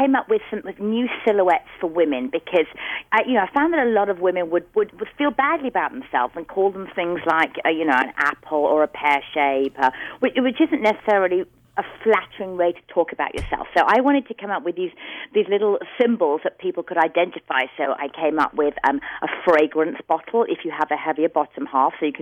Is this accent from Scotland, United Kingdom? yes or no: no; London, United Kingdom; now in New York City, United States; I'm from London. Good old-fashioned London, England.